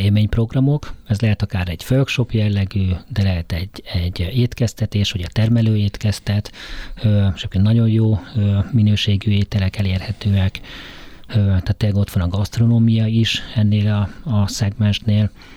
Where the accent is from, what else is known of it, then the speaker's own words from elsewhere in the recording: Nagykanizsa, Zala, Hungary; Mivel Nagykanizsán születtem, és ott töltöttem a gyerekkoromat